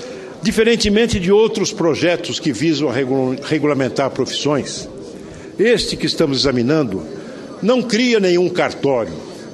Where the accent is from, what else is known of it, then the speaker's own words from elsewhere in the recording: São Paulo, Brazil; também no meu estado, o estado de São Paulo. Eu vejo. Marcada pela pequena propriedade. Na região de onde eu vim, felizmente não vigorou a escravidão, não vigorou o latifúndio, são pequenas propriedades.